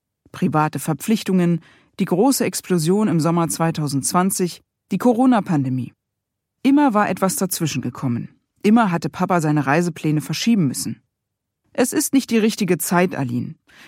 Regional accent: Berlin, Germany; Für mich als Berlinerin ist Schbel ein Dorf.

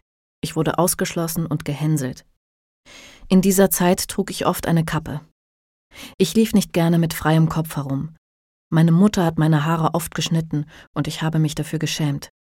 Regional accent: Brazil; moved away; In meiner Heimat Brasilien wäre es unmöglich gewesen, dass ich als Mädchen hinausgegangen wäre.

